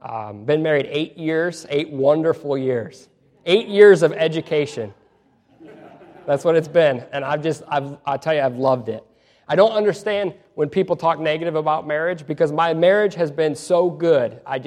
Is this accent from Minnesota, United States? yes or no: no; Michigan, United States; I'm from Michigan. In Michigan, the left lane is the fast lane.